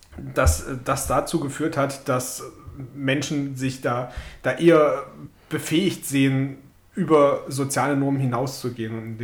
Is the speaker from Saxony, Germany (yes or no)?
yes; Saxony, Germany; wenn ich so auf meine Heimat schaue, so mitten in Sachsen gelegen